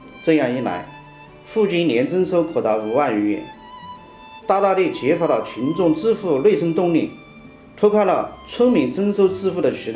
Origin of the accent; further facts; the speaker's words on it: Huangling, Sichuan, China; 我是叙文县黄岭镇土生土长的农村人，印象中的老家地势偏僻，交通不便，经济发展落后。在我的童年生活里，最大的感受就是家乡太穷了。